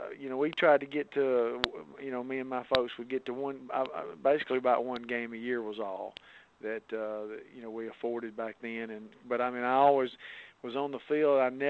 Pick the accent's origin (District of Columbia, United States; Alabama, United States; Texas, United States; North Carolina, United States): Alabama, United States; Madison; I grew up in the 70s, and I grew up here in Madison, Alabama.